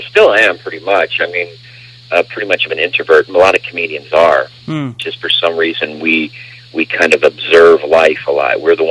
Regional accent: Missouri, United States; I'm a Midwestern boy. I grew up in the St. Louis area.

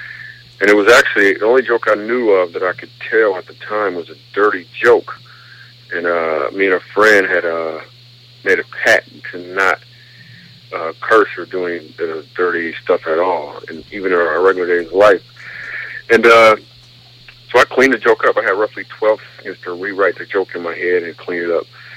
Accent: Grand Rapids, Michigan, United States; Michigan, Grand Rapids, Michigan.

